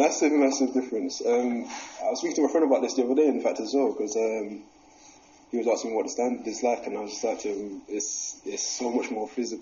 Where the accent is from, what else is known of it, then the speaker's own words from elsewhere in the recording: London, United Kingdom; I'm used to the physical side of things, obviously growing up in London